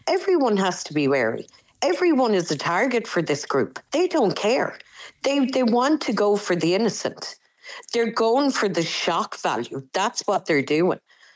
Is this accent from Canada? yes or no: no; Shannon, Munster, Ireland; Yeah, because I'm from Shannon, do you know what I mean? And if there's any airport it would potentially bomb, it's going to be that.